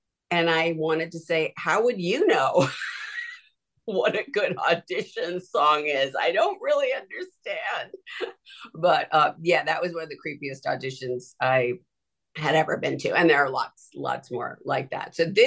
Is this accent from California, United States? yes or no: yes; Santa Monica, California, United States; as a kid, I grew up in Santa Monica, and, you know, my family, very poor family